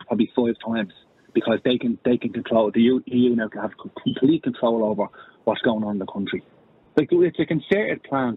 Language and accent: English; Drimnagh, Leinster, Ireland; I'm from Drimnagh on my life, and I live in Cumberland now.